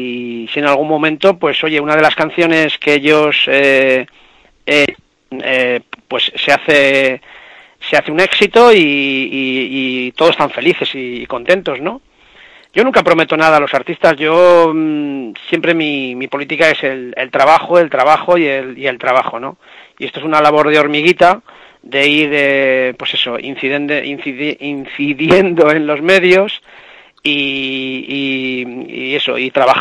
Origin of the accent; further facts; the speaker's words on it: Soria, Castile and León, Spain; born there; Mira, yo nací en Soria, Soria pertenece a Castilla y León.